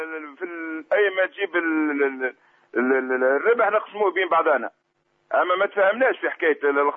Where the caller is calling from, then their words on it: Tunisia; عندي سؤال يا شيخ، أنا من تونس